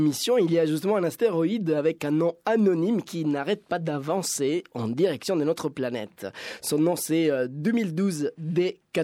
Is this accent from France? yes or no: no; Italy; Moi, je suis italien.